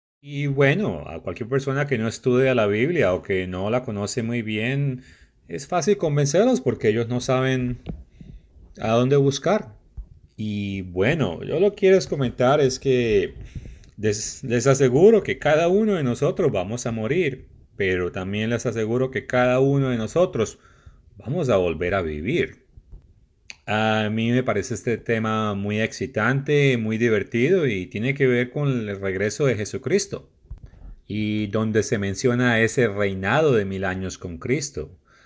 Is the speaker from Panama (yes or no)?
yes; Panama; vengo a ustedes desde la República de Panamá.